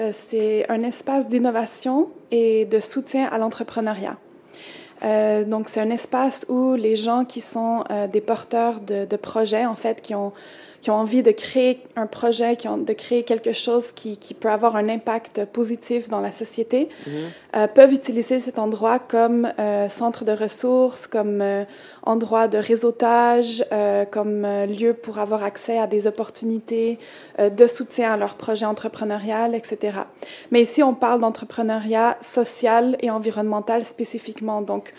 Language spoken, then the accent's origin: French; Montreal, Canada; also born or lived in Mexico; Je suis née à Montréal, oui, de maman mexicaine. Alors, depuis que j'étais tout petite, en fait, j'ai grandi entre le Canada et le Mexique.